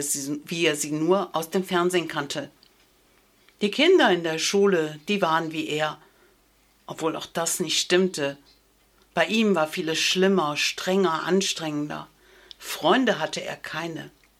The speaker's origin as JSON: {"language": "German", "town": "Erpel", "region": "Rhineland-Palatinate", "country": "Germany", "tie": "born or raised there", "said": "auch in Erpel, meinem Heimatort, oder in Unkel."}